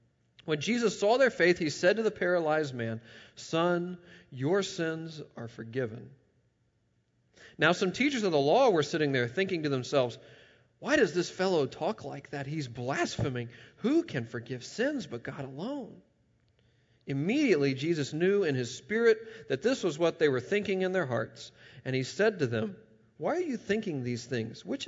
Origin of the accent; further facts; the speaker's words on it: Memphis, Tennessee, United States; Well, Orange Mound is a section of my hometown, Memphis, Tennessee.